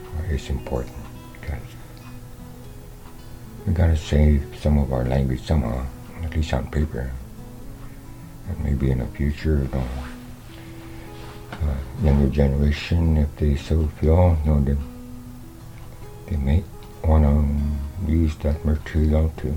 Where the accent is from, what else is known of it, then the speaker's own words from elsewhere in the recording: Wales, Alaska, United States; born there; I was born in Wales, Alaska, on December 9, 1950.